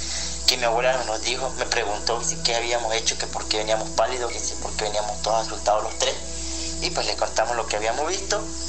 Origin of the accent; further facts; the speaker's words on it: Tenosique, Tabasco, Mexico; yo soy de Tenosique, Tabasco